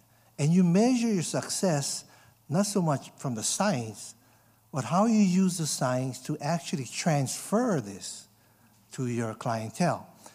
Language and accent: English; Hawaii, United States; also born or lived in Ithaca, New York; Well, you know, I'm from Hawaii, and I spent a lot of my years at Cornell, but I'm back in Hawaii